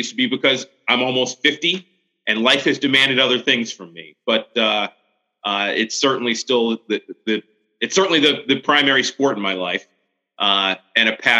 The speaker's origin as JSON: {"language": "English", "town": "Baltimore", "region": "Maryland", "country": "United States", "said": "Of course I eat crab cakes. Okay. I'm from Baltimore."}